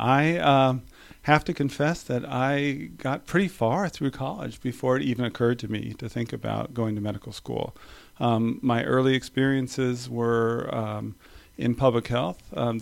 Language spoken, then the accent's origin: English; California, United States; I grew up here in California, a California kid